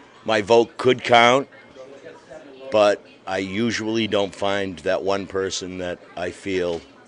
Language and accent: English; United States; My right as an American is I can hate them all equally.